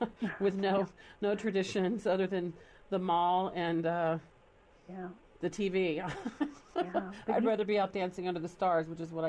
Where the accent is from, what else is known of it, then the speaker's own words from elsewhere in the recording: the South, United States; but that was part of, you know, we had to suppress all of that growing up in the South.